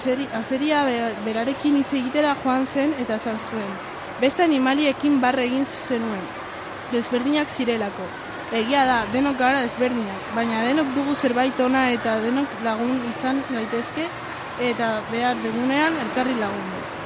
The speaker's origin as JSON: {"language": "Basque", "town": "Alonsotegi", "region": "Basque Country", "country": "Spain", "said": "Alonsotegitik"}